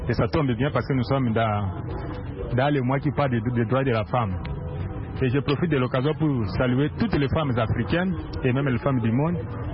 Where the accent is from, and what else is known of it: Kinshasa, DR Congo